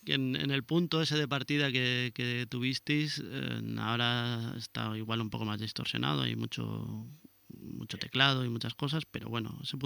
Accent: Basque Country, Spain; Pues sí, yo también soy vasco y hablo mucho cuando hablo con mis padres y mis amigos

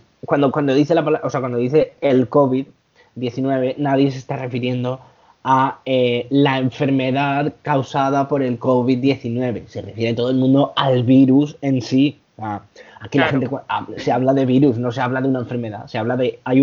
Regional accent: Villena, Valencian Community, Spain; Y en Villena, por ejemplo, en mi tierra

